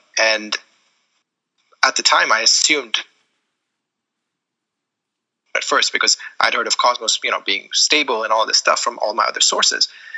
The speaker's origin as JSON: {"language": "English", "country": "India", "tie": "born or raised there", "said": "So I grew up in India, and growing up in India, I was exposed to cricket for the most part"}